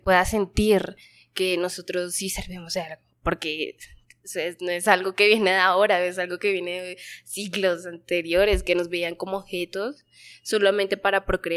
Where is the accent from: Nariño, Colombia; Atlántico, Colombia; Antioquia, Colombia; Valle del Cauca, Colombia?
Atlántico, Colombia; Barranquilla; tengo 18 años, soy de Barranquilla, de la costa de Colombia.